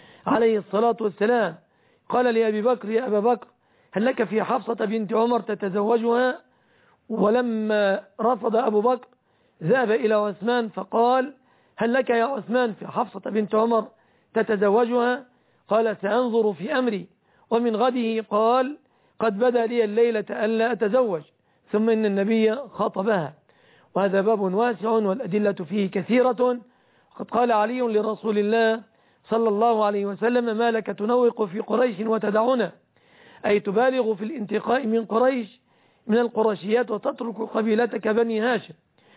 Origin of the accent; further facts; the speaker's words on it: Egypt; فيعلم أننا في بلادنا مصر غالب الصداق يتمثل في الآتي،